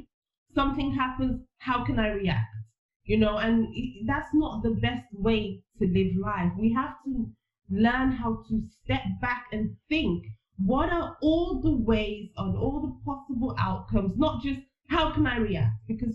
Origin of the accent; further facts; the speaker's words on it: Nigeria; I was born in Nigeria, obviously, and one of the biggest differences I see is this appreciation for authority in Nigeria.